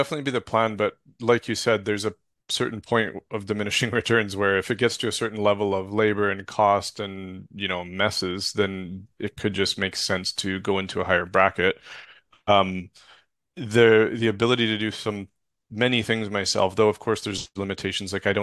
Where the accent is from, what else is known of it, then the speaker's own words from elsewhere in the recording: Canada; Or I'm Canadian, but yeah, America, same thing.